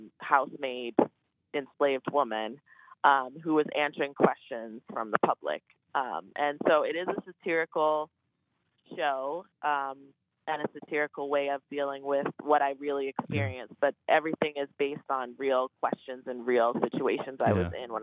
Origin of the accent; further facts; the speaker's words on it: Washington, District of Columbia, United States; And so I went back to D.C., which is where I'm from. I'm from the Maryland, the DMV area.